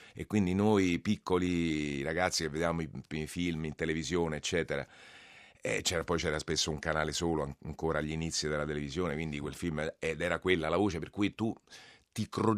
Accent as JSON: {"language": "Italian", "town": "Rome", "region": "Lazio", "country": "Italy", "said": "io romano, ma insomma mi era abbastanza familiare questo, sì, napoletano."}